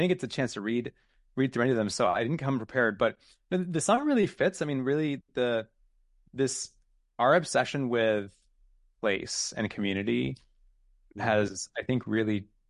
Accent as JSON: {"language": "English", "town": "Akron", "region": "Ohio", "country": "United States", "tie": "born or raised there", "said": "Being in Ohio, I grew up in Akron, 400,000 people. I was what that Midwestern kid who dreamed of the big city."}